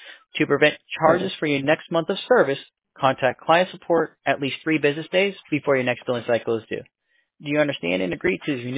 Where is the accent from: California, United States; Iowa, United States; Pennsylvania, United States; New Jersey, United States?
California, United States; also born or lived in Bronx, New York; Well, I'm from New York, right? Born in Bronx, New York. Oh. Grew up in California for quite some time.